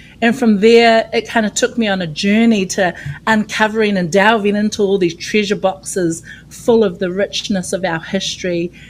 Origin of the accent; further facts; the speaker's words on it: New Zealand; I am from Aotearoa, New Zealand, at the bottom of the world or the top of the world, depending on how you look at it.